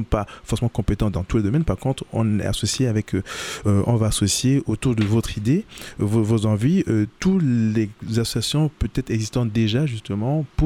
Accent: Cameroon; il y en a une au Cameroun, mon pays d'origine.

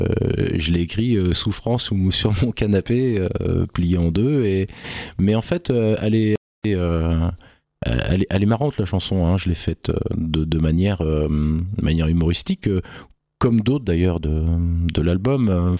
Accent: Tours, Centre-Val de Loire, France; moi je suis Tourangeau de Pure Souche.

